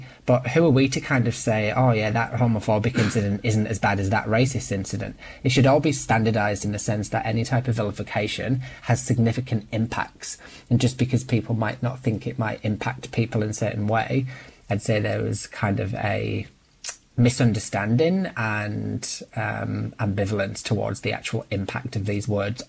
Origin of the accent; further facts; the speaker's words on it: United Kingdom; so I'm British by background